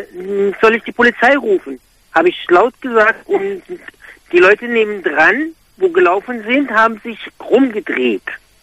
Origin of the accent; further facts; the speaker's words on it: Egypt; ich bin selber, also ich bin Ägypter